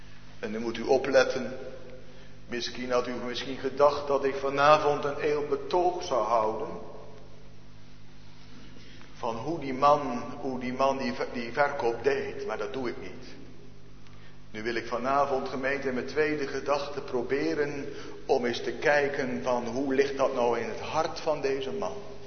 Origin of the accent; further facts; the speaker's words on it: Genemuiden, Overijssel, Netherlands; Ik weet dat nog heel goed uit mijn kinderjaren in Genemuiden, daar wist ik ze te wonen. Als kind.